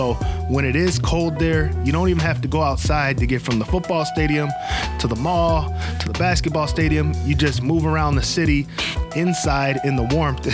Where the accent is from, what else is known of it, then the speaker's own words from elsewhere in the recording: Hartford, Connecticut, United States; we have one tentatively lined up in the fall for Hartford, Connecticut, my hometown.